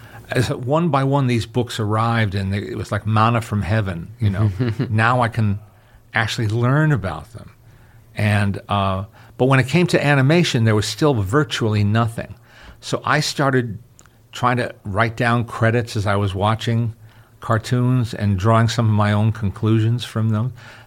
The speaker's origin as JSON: {"language": "English", "region": "New York", "country": "United States", "tie": "born or raised there", "said": "what they did to fill up airtime on all the channels we had in the New York area was show old movies and more old movies"}